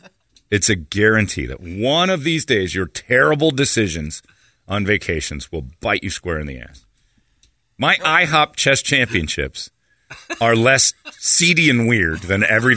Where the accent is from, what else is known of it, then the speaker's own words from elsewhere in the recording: Upper Arlington, Ohio, United States; Yeah, it's Ohio. I grew up near Upper Arlington.